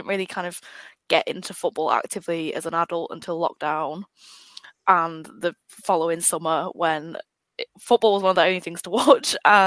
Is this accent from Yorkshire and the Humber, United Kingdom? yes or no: no; East of England, United Kingdom; I'm from Hillsborough. I grew up in Essex, went to school in Essex.